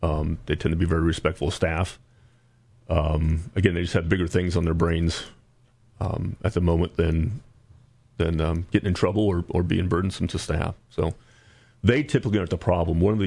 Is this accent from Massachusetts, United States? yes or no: no; Illinois, United States; It's, you know, I'm from Illinois, like I said